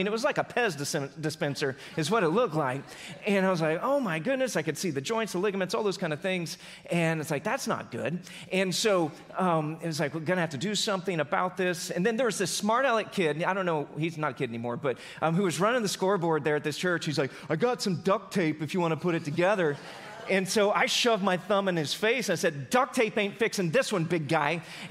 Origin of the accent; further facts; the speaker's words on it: Missouri, United States; I grew up in Southwest Missouri, so my teams were the Kansas City Royals, bless my heart.